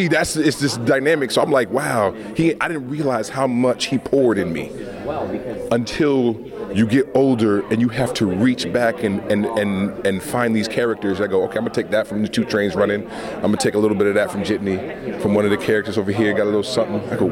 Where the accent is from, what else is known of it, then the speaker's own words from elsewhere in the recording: Oakland, California, United States; You know, I was raised in Oakland and August and working with all these brothers.